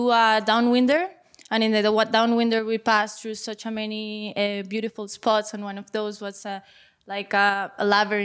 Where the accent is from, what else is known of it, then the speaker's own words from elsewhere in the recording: Los Roques Archipelago, Federal Dependencies, Venezuela; I'm from Los Roques Archipelago, which is 80 miles north from the coast of Venezuela.